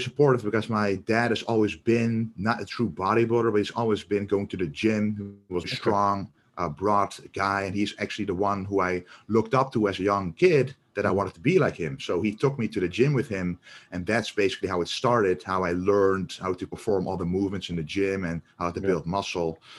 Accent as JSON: {"language": "English", "country": "Netherlands", "said": "because we're both from the Netherlands"}